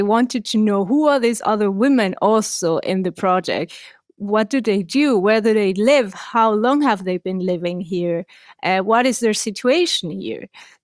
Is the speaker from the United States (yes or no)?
no; Chile; now in Berlin, Germany; I am from Chile. I studied architecture back in Chile. And now, for a couple of years now, I live in Berlin.